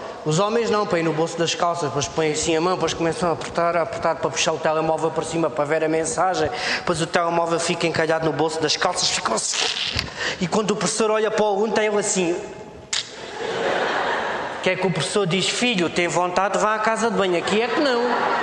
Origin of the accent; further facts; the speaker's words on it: Beja, Portugal; sou de Beja.